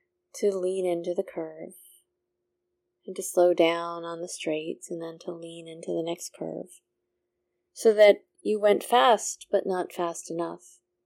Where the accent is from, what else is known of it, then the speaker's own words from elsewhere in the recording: New England, United States; because I'm from New England, and that's largely what we had.